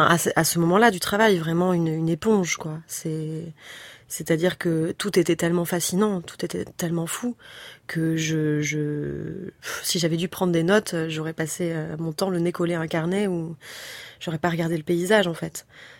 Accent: France; Et c'est parce que je suis française, qu'ils savent que je parle pas leur langue

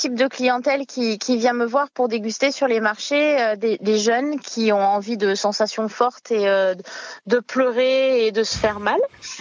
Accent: La Seyne-sur-Mer, Provence-Alpes-Côte d'Azur, France; J'ai grandi à Toulon, enfin La Seyne-sur-Mer, à côté de voisins qui étaient réunionnais.

